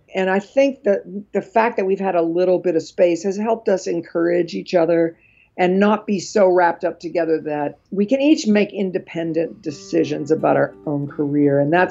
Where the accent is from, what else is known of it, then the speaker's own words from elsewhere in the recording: West Virginia, United States; And I'm from West Virginia.